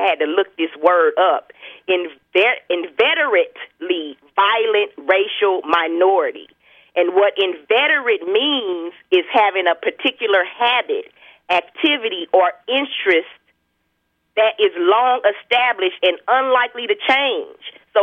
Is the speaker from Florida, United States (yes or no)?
no; Kansas City, Missouri, United States; within my hometown that I grew up in, Kansas City